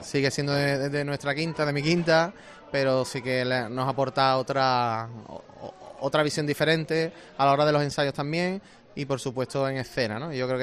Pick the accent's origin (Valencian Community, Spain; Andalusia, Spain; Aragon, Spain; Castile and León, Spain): Andalusia, Spain; Cádiz; al final somos gente de Cádiz que llevamos ya unos cuantos años saliendo